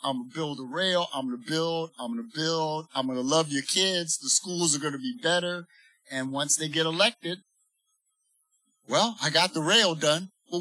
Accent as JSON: {"language": "English", "town": "Baltimore", "region": "Maryland", "country": "United States", "said": "I'm from Baltimore."}